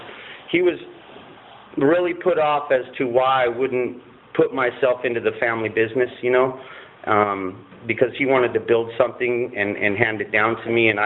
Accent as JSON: {"language": "English", "town": "Palm Springs", "region": "California", "country": "United States", "tie": "born or raised there", "also_born_or_lived": "Santa Maria", "said": "I was born here in Santa Maria, and soon after, my mom separated from my dad, took us down to Palm Springs"}